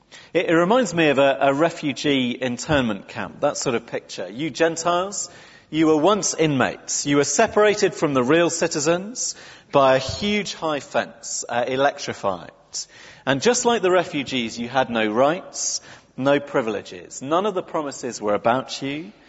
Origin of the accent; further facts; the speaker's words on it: England, United Kingdom; what a barrier being English is to being a Christian. What a big problem our culture has with understanding this chapter